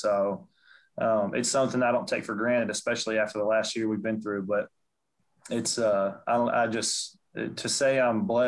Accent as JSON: {"language": "English", "region": "Texas", "country": "United States", "tie": "born or raised there", "said": "And there's kind of growing up just north of Houston, there's like there's several different very strong influences that have been a part"}